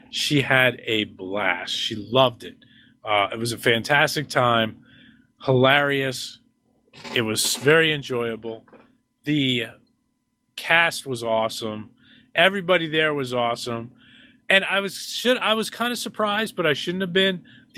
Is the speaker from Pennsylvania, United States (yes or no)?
yes; Pennsylvania, United States; And back where I grew up in the Lehigh Valley, there was a movie theater